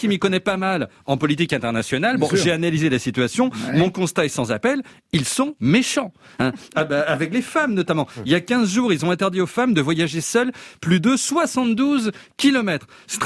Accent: France; Mais le truc, c'est que je suis français.

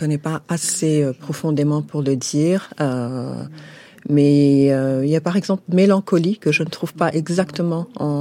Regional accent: Burundi; also born or lived in Belgium; Oui, je parle déjà le kirundi, qui est ma langue natale, que j'ai appris du coup quand je suis rentrée au Burundi. Ma toute première langue était le français.

